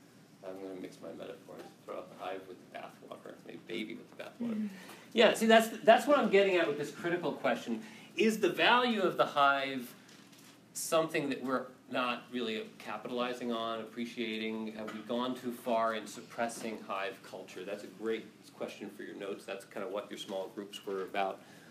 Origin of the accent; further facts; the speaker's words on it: United States; I'm an American, but I don't think I'd want to like raise my family with my in-laws upstairs